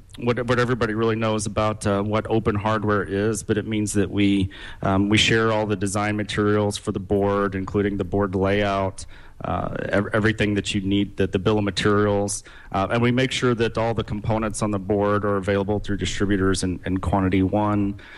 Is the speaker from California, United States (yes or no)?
no; Texas, United States; moved away as an adult; now in Michigan, United States; You know, I grew up in Texas. I worked there, and I moved to Michigan just a few years back.